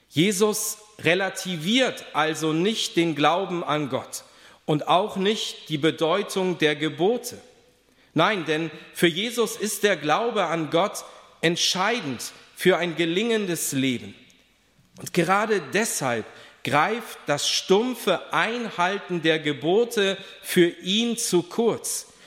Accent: Stade, Lower Saxony, Germany; In meiner Kindheit gab es während der Ferienfreizeiten meiner Heimatgemeinde Stade immer den Workshop Sparschweine basteln.

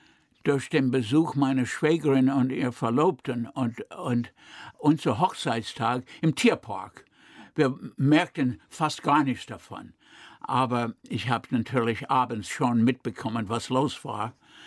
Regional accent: United States; ich war und blieb Amerikaner. Ich konnte doch nicht Deutsche werden, habe ich gedacht. Ich sah mich als Amerikaner immer.

